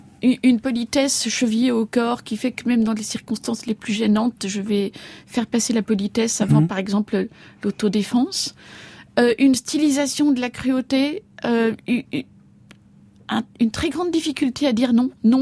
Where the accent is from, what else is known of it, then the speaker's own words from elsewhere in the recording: Belgium; also born or lived in Japan; Après maintes investigations, je suis absolument persuadée d'être belge, c'est-à-dire nationalité qui figure sur ma carte d'identité.